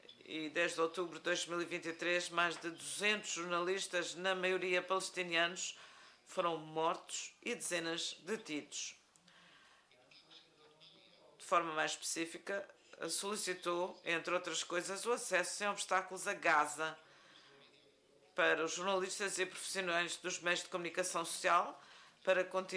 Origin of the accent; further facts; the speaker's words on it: Seville, Andalusia, Spain; Portuguese is a second language; now in Portugal; eu sou de Andaluzia, de Sevilha